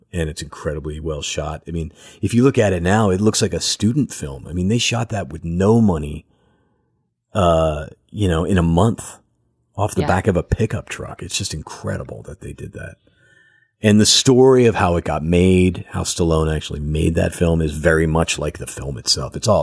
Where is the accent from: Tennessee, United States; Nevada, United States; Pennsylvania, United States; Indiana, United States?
Pennsylvania, United States; I'm from like right outside of Philadelphia.